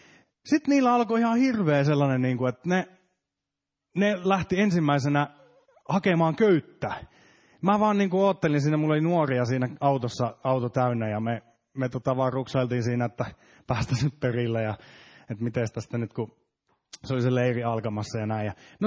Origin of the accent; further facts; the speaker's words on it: Ullava, Central Ostrobothnia, Finland; mä oon kotoisin ihan tuosta Ullavasta, joka on tässä yllättävän lähellä Pietarsaareen. Mä oon sieltä kotoisin ja siellä asunut ihan tuonne lukion loppuun saakka ja vasta sitten vähän lähtenyt muualle päin katselemaan maailmaa.